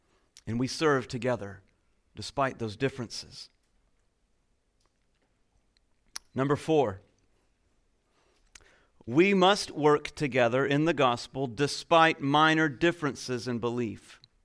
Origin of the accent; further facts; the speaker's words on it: Texas, United States; When I grew up, I was raised in Texas, the greatest state in the Union. We won our own independence.